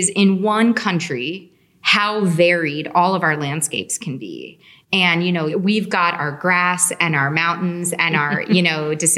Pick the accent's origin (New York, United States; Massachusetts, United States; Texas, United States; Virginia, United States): New York, United States; you know, as a New Yorker, it's interesting.